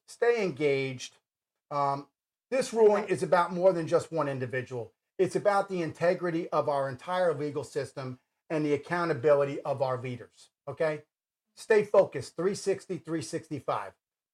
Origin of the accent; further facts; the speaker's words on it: New York, United States; also born or lived in New Jersey; I grew up in New York and North Jersey and saw everything that went on in New York and New Jersey.